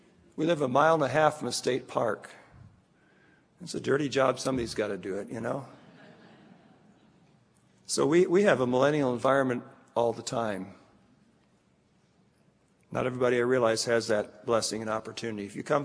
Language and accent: English; Scotland, United Kingdom; I made a comment earlier, I'm Scottish, you know.